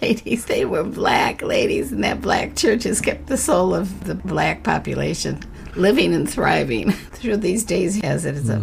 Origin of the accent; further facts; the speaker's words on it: Wheaton, Illinois, United States; I was raised in Wheaton. It's a wonderful community, but it's very white.